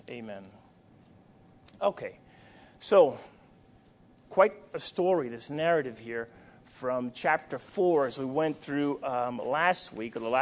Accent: New York City, New York, United States; when I grew up in New York City, and I come from a household where there were not believers. And my parents are from Dominican Republic.

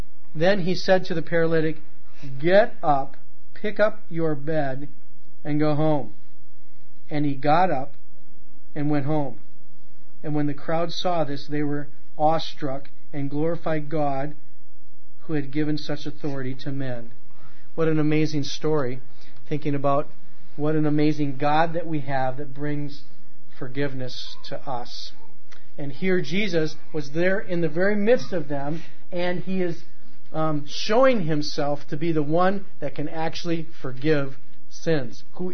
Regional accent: Mexico; now in United States; And you know, we come from Mexico.

